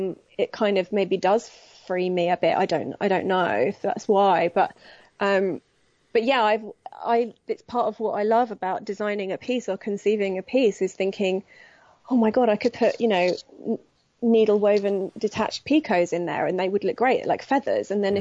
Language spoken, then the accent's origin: English; United Kingdom; I guess I'm just being British and going, I don't really know.